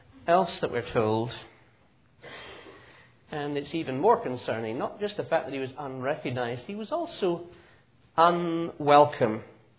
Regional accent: Scotland, United Kingdom; Being Scottish, we were too mean. We never sat on Santa's knee, of course.

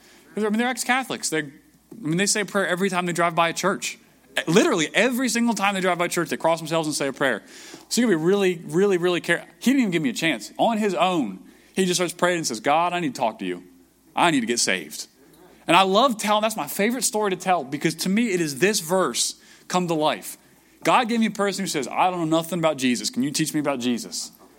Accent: Maryland, United States; I mean, I'm from Maryland, so I kind of know how it works.

